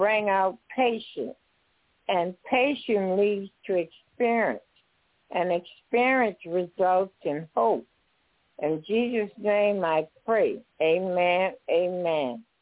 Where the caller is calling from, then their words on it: Homer, Louisiana, United States; y'all keep us in prayer in Homer, Louisiana, that they would open up a Sabbath church